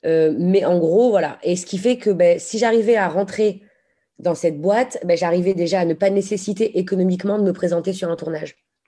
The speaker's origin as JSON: {"language": "French", "country": "France", "moved": "as an adult", "said": "J'ai quitté la France à... Ouais, c'était en 2009, donc je devais avoir 24 ans."}